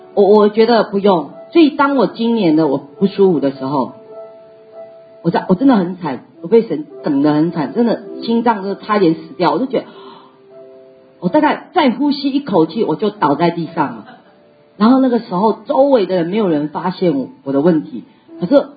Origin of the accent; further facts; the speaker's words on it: Taiwan; 要修在我们台湾话就是说